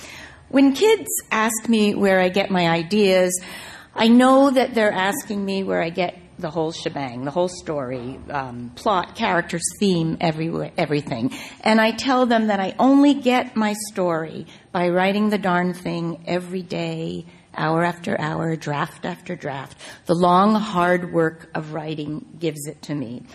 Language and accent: English; Canada; As a kid growing up in Canada with the young queen and her gorgeous crown on the wall of every classroom, the word Commonwealth meant something different.